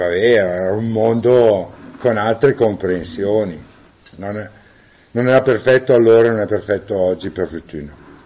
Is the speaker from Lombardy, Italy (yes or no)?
yes; Brembilla, Lombardy, Italy; Sono di Brembilla io.